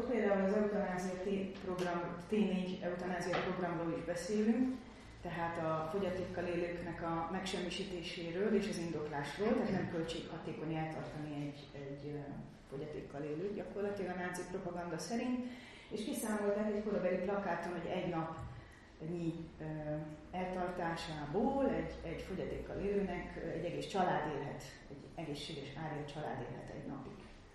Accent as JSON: {"language": "Hungarian", "region": "Tolna", "country": "Hungary", "said": "mondjuk én Tolna megyei vagyok"}